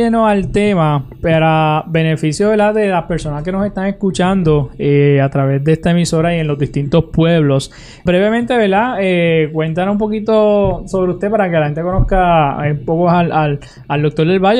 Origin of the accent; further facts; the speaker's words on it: Utuado, Puerto Rico; que tengo en la emisora Éxitos 1530 M y 98.3 FM en mi pueblo de Utuado